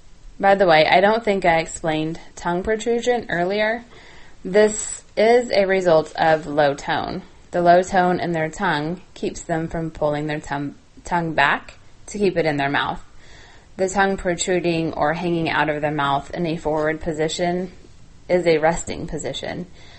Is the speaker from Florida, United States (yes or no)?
no; Kansas, United States; the top states as far as the number of downloads total are Texas, and then my home state of Kansas